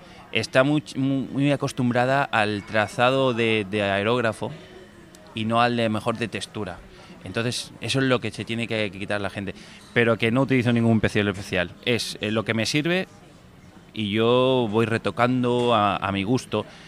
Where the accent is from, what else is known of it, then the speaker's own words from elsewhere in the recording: Elche, Valencian Community, Spain; Por mi zona, yo soy de Elche, Alicante